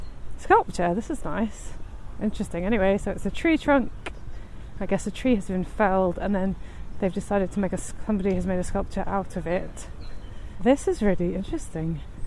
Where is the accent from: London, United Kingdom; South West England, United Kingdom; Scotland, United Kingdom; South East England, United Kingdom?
London, United Kingdom; growing up in London for a lot of my life, sirens are just this constant.